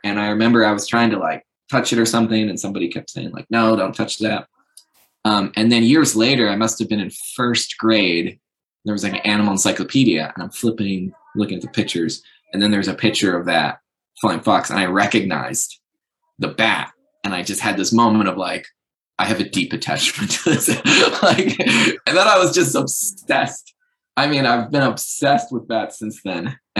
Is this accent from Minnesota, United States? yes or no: no; Warrensburg, New York, United States; also born or lived in Long Island; And then I was actually born in Long Island, where my grandparents live. And then when I was in kindergarten, we moved to a small logging town called Warrensburg in the Adirondac